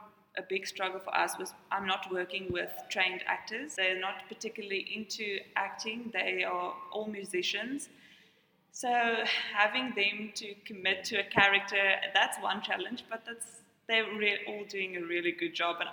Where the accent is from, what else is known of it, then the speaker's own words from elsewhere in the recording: Potchefstroom, North West, South Africa; I'm from Potchefstroom